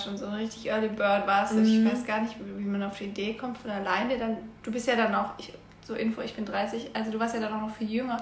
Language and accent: German; Baden-Württemberg, Germany; now in Berlin, Germany; ich komme ja auch aus der Nähe von dir, in der Nähe von Stuttgart.